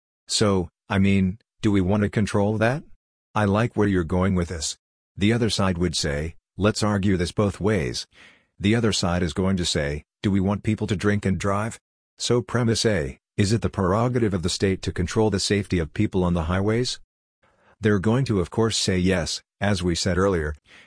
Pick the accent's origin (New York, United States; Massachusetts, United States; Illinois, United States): Illinois, United States; As someone, we're both from Illinois